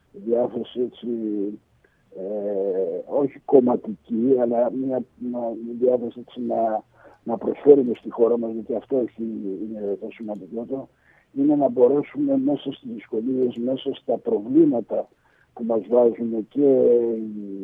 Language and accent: Greek; Patras, Western Greece, Greece; γιατί εγώ γεννήθηκα στην Πάτρα, μεγάλωσα ένα χρονικό διάστημα στην Πάτρα.